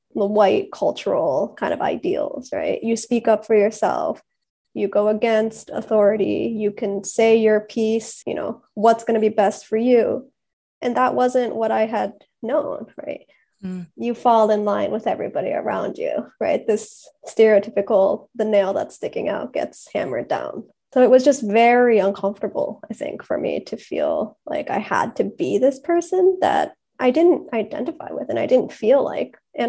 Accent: Japan; Yeah, I grew up in Japan, so I think my perspective is a little bit different because I never really went back to the homeland.

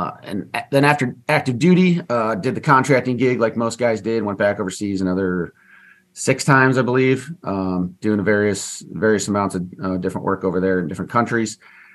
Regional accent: Minnesota, United States; born and raised in Minnesota.

